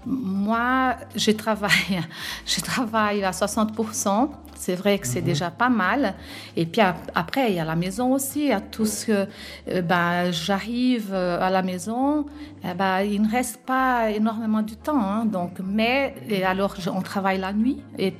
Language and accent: French; Brazil; now in Switzerland; Aujourd'hui, je suis Suissesse. J'habite plus longtemps ici que j'en ai habité au Brésil. Et puis, je ne renie pas mes racines parce que je suis une Brésilienne, vraie.